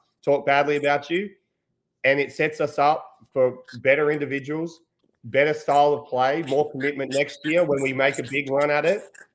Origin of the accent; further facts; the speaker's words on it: Australia; This is my one gripe as an Australian about Americans